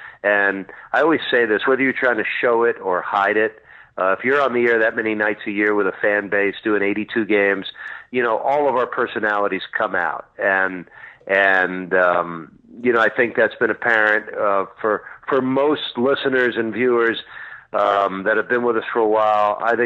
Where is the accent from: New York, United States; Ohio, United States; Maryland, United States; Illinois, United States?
New York, United States; Massapequa; I'm from Massapequa, New York. We grew up on Eastern College basketball and watching the Knicks as kids.